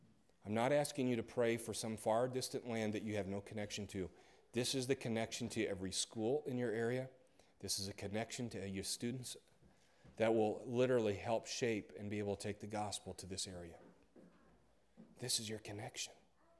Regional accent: Nebraska, United States; church where I grew up in western Nebraska. I mean, you think Wilson's small. You need to come to my hometown. literally, western Nebraska, where the deer and the antelope roam.

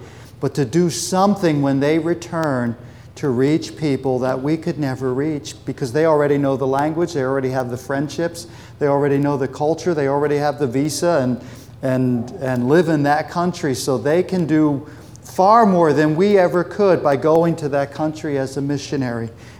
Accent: Egg Harbor City, New Jersey, United States; also born or lived in Germany; I was born in Germany. My dad was in the military. I grew up in Egg Harbor City, New Jersey, which is just outside of Atlantic City. I grew up in a town which was predominantly black and Puerto Rican.

